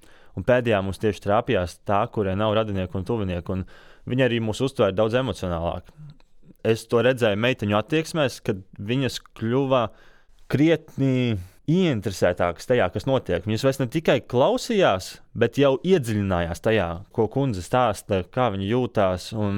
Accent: Alūksne, Alūksne Municipality, Latvia; esmu no Alūksnes. Tur esmu dzimis, šobrīd arī tur dzīvoju, man tur ļoti patīk.

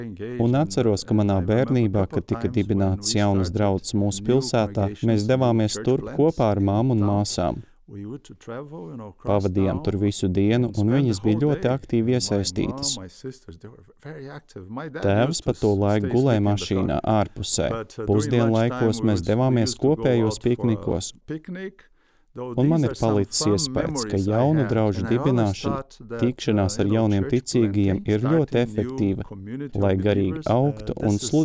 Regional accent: Brazil; Esmu dzimis un audzis Brazīlijā

